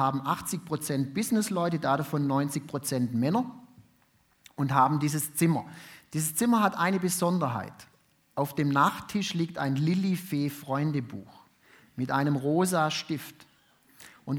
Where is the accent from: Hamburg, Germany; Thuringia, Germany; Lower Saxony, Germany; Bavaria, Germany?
Hamburg, Germany; Ich bin geboren in Hamburg, dort auch aufgewachsen